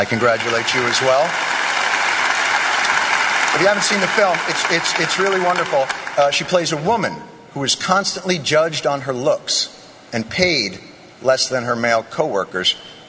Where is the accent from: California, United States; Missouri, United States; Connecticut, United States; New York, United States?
New York, United States; I'm from New York, and I've been out here a week, and I have had a great time.